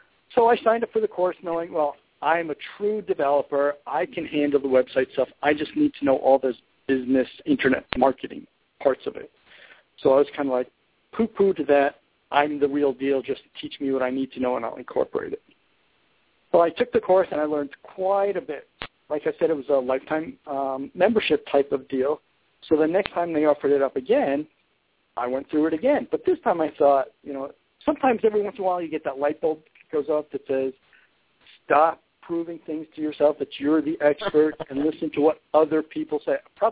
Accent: Manhattan, New York, United States; I was born and raised in Manhattan, but that's probably going back too far.

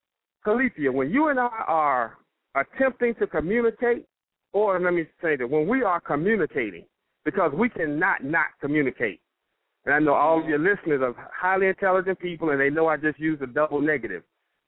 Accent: Jackson, Mississippi, United States; also born or lived in Hampton, Virginia / Chicago / Toledo, Ohio; now in Atlanta, United States; Born and raised in Jackson, but I left Jackson years ago.

